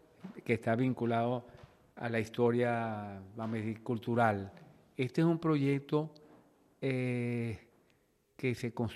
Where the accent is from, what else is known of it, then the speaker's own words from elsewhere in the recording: Venezuela; moved away as an adult; also born or lived in Colombia; cuando tuve que salir por razones particulares de Venezuela y vivir en Colombia 2 años